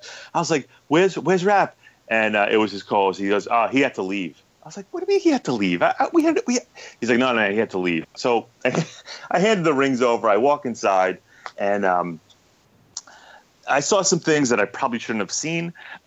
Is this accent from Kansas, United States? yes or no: no; New York, United States; I'm a Yankees fan. I grew up in New York.